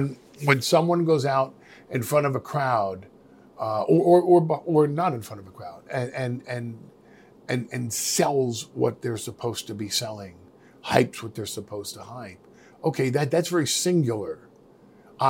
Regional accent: New York, United States; And if you see it and you're from Philly and I see it and I'm from New York and we look at it together

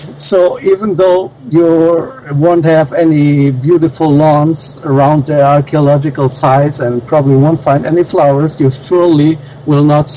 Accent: Galicia, Spain; also born or lived in Düsseldorf, Germany; now in Greece; I was born in Düsseldorf, Germany, many years back, but I didn't grow up in Germany. I grew up in Spain, in the northwest of Spain, a place called Galicia.

